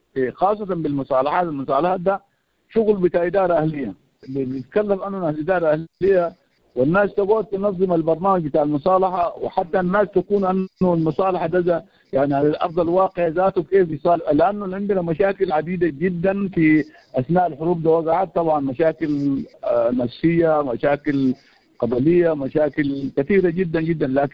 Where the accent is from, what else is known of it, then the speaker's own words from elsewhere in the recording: Darfur, Sudan; مشاكل دارفور، نحن من دارفور طبعا